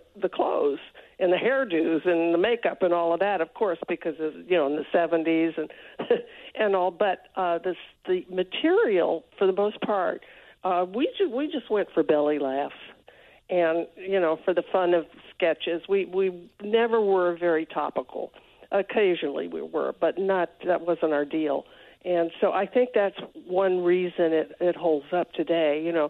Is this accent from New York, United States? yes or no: no; San Antonio, Texas, United States; I was in my hometown, San Antonio.